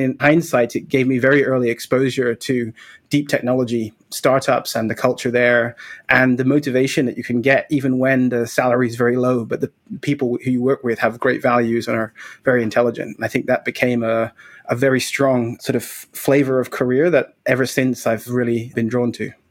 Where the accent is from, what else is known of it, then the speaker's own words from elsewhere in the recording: Scotland, United Kingdom; I was raised in Scotland by my mother, who's raising us as a single parent.